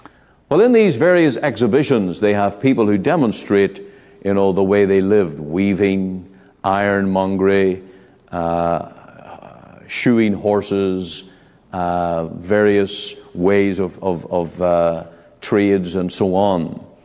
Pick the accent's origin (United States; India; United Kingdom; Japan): United Kingdom; Northern Ireland